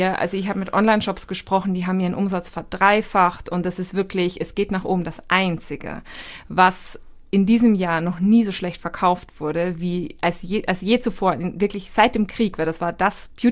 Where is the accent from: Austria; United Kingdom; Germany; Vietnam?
Austria; Ich bin Österreicherin, deswegen sage ich Chemiker, nicht Chemiker.